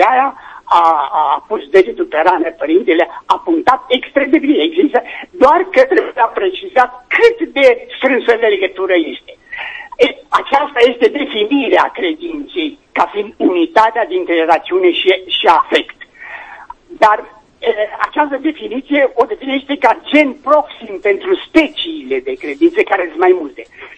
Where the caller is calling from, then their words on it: Timișoara, Timiș County, Romania; din Timișoara.